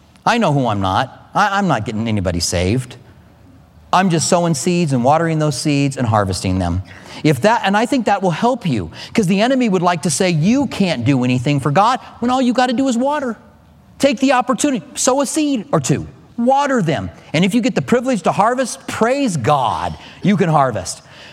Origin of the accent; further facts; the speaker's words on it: Clinton, Iowa, United States; born there; I'm a good old farmer's boy, by the way. My family comes from farmers. I was born in Clinton, Iowa.